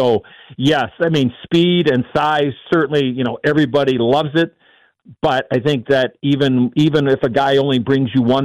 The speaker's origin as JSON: {"language": "English", "town": "Chicago", "region": "Illinois", "country": "United States", "said": "I mean, you know, and being in full disclosure, I'm from Chicago."}